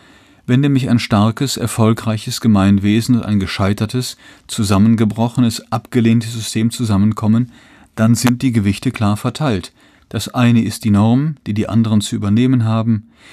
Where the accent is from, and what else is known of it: East Germany, Germany